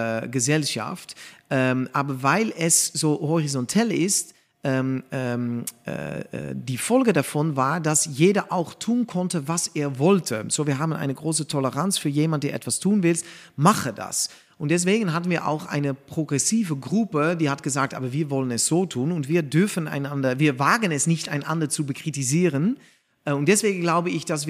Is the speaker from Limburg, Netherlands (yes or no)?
no; Amersfoort, Utrecht, Netherlands; born there; German is a second language; also born or lived in Amsterdam; now in Arnhem, Netherlands; Ja, ich wurde geboren in Amersfoort, in Mitte von Holland. Und danach bin ich nach Amsterdam umgezogen und jetzt wohne ich in Arnhem, so wirklich an der Grenze.